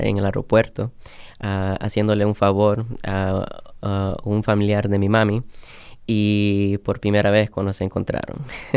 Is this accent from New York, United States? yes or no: yes; Newburgh, New York, United States; born there; yo soy nacido acá. Yo soy nacido en Nueva York, nacido en Newburgh. Y mis padres, mi mamá y mi papá, son de Honduras.